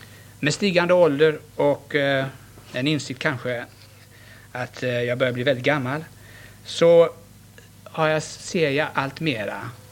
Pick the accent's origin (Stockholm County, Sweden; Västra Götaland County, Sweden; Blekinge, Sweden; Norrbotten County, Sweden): Blekinge, Sweden; Ronneby; accent: Blekinge dialect; Och jag fick råd när han talade om att jag kom från Ronneby.